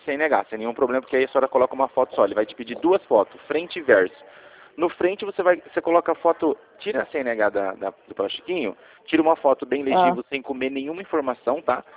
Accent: Rio Claro, São Paulo, Brazil; Eu sou aqui de Rio Claro, tá?

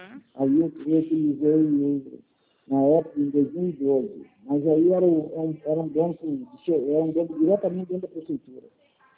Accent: Marília, São Paulo, Brazil; now in Paraná, Brazil; Eu não tenho sotaque paulistano. Só tenho um pouquinho só. Eu não tenho sotaque paulistano. Sou paulista do interior, sou de Marília.

